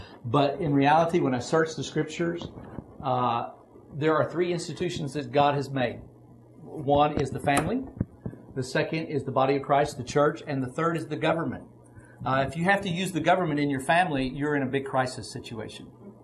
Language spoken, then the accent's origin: English; Oklahoma, United States; I'm from Oklahoma. I'm a redneck.